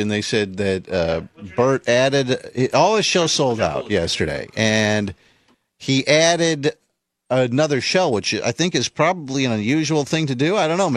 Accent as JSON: {"language": "English", "town": "Las Vegas", "region": "Nevada", "country": "United States", "tie": "born or raised there", "said": "I grew up in Las Vegas, so you get a fake ID."}